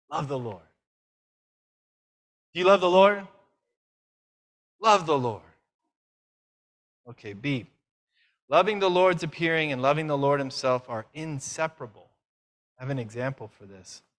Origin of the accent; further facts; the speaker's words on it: Costa Rica; I was from Costa Rica.